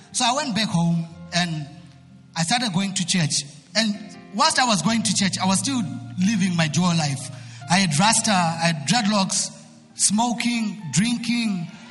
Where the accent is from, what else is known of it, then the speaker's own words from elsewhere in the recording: Zimbabwe; I'm from Zimbabwe.